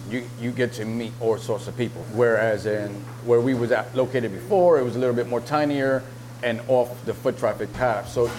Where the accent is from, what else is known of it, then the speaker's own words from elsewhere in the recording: Bronx, New York, United States; I grew up right on Cortona Avenue